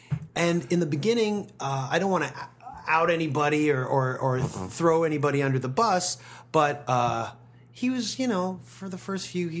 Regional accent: Toronto, Ontario, Canada; being proud that something so wild and weird and funny as hell was not only Canadian, but founded in my hometown of Toronto.

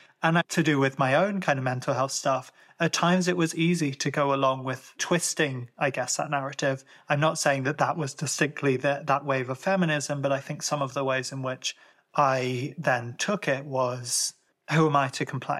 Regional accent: Ireland; also born or lived in Birmingham, United Kingdom; I'm from Ireland, but I spent a lot of my life in Birmingham in the UK, which is a very diverse city

